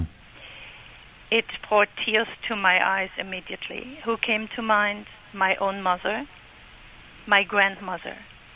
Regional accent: Germany; English is a second language; moved away as an adult; also born or lived in Midwest; now in United States; I was 23 years old. I married an American. This is why I came here from Germany. And now I am old. I'm 72. We lived 20 years in the Midwest.

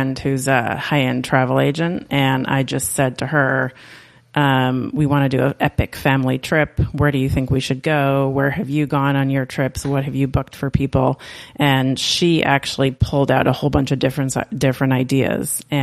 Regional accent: Canada; now in San Francisco Bay Area, United States; Sure. I am originally Canadian. I am now happily living in the San Francisco Bay Area

